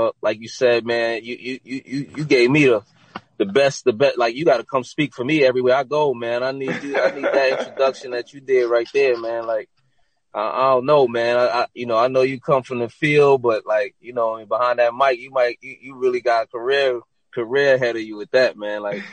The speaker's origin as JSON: {"language": "English", "town": "Brooklyn", "region": "New York", "country": "United States", "said": "I'm from Brooklyn."}